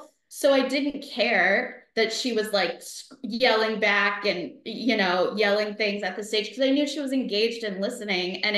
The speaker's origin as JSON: {"language": "English", "town": "Sarasota", "region": "Florida", "country": "United States", "tie": "born or raised there", "said": "I grew up in Sarasota, Florida, and there is actually a lot of theater in Sarasota"}